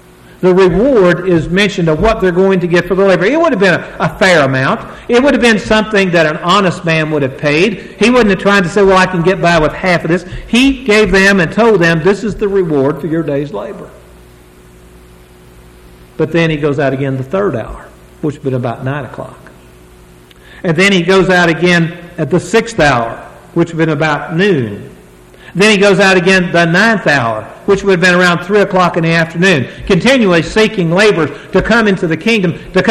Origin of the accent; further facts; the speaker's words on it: Summit, Kentucky, United States; Now, I was raised in Summit, Kentucky. And I was telling this fine brother a while ago, we do wear shoes in Kentucky.